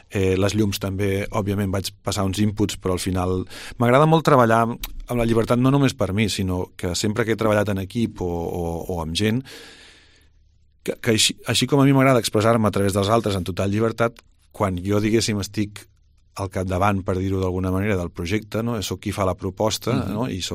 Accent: Tarragona, Catalonia, Spain; jo sóc nascut a Tarragona i ja pel simple fet de néixer allí hi ha tot un bagatge folclòric i cultural que t'acompanya sonor, i jo he sigut casteller des de petit, de família molt friqui castellera

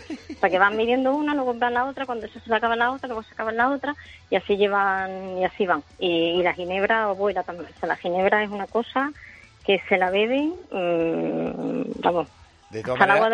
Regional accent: Ceuta, Spain; Además, yo vengo de Ceuta, yo nací en Ceuta.

